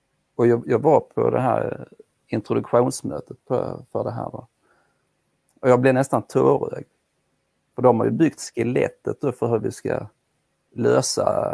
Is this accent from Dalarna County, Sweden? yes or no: no; Åhus, Skåne, Sweden; accent: Skåne; jag hoppas de förstår min skånska då, för jag kommer från Åhus där vi inte riktigt kan säga ö på något normalt sätt.